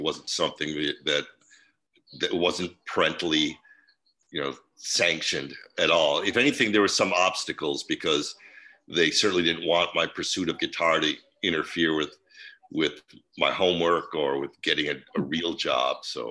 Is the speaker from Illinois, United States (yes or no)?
yes; Chicago, Illinois, United States; moved away as an adult; now in Seattle, United States; Hiro Yamamoto and I moved from Chicago to Seattle. And around college age, I was 21, he was 20. And we just wanted to move far away from Chicago.